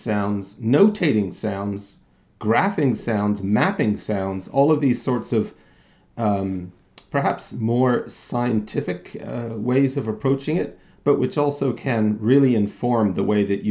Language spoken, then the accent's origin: English; Canada; now in Ireland; I'm a sound artist and researcher based in Ireland. I've been living here for 20 years after growing up in Canada.